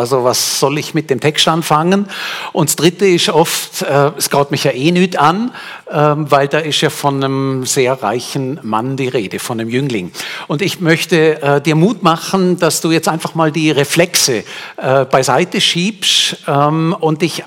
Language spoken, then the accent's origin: German; Switzerland; dass unter den ersten reichsten Nationen wir als Schweizer sind